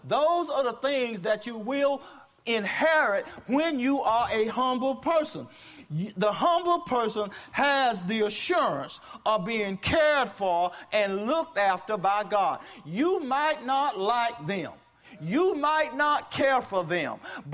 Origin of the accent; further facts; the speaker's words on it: Baker, United States; And growing up in Baker, we didn't have street lights.